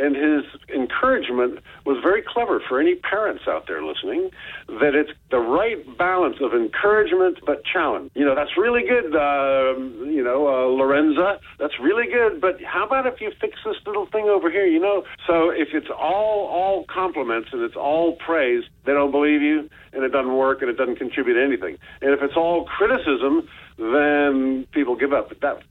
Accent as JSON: {"language": "English", "region": "California", "country": "United States", "said": "I'm from California, so, you know, we're not built for that kind of coldness."}